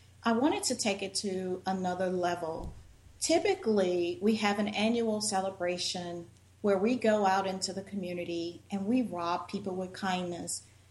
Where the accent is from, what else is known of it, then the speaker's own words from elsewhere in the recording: Winfield, Louisiana, United States; People in my hometown, which is in Winfield, Louisiana, and Winfield, Louisiana is about 4 hours north of New Orleans.